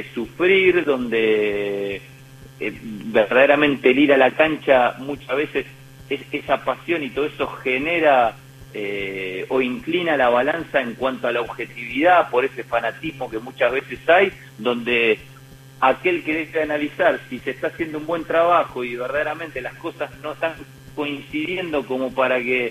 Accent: Argentina

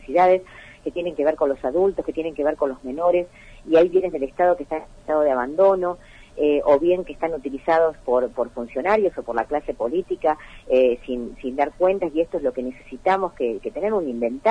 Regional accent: Río Gallegos, Santa Cruz, Argentina; also born or lived in Buenos Aires; que soy nacida en Río Gallegos, que estudié acá, que estudié en el Colegio María Auxiliadora, que me fui a estudiar a Buenos Aires y que volví a apostar a mi provincia

